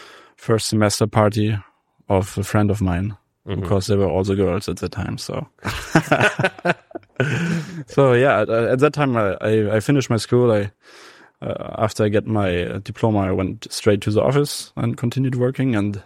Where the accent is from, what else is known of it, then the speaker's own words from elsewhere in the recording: North Germany, Germany; In north of Germany, near Hamburg.